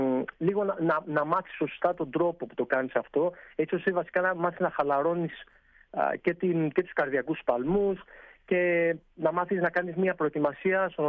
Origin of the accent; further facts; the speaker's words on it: Amorgos, South Aegean, Greece; Έτσι ξεκίνησε και η ιδέα να ανοίξω καταδυτικό εδώ στον τόπο μου.